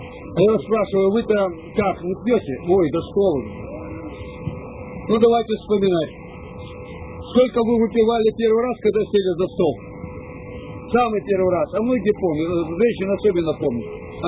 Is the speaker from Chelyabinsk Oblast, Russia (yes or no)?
yes; Chelyabinsk, Chelyabinsk Oblast, Russia; Кстати, я родился в Челябинске, в Сороковке, Челябинск город. Приезжаю в родной город